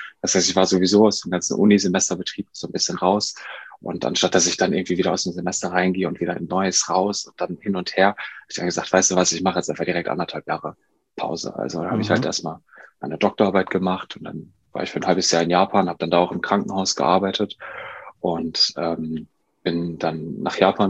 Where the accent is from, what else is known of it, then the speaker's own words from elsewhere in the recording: Duisburg, North Rhine-Westphalia, Germany; Also ich komme ja aus Duisburg und wollte dann aber auch nach dem Abi hier weg, ne?